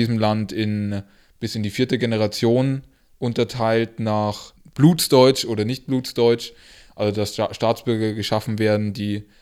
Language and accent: German; Regensburg, Bavaria, Germany; wir als Organisation der Sozialistischen Jugend Deutschlands, die Falken, hier aus Regensburg, wo ich herkomme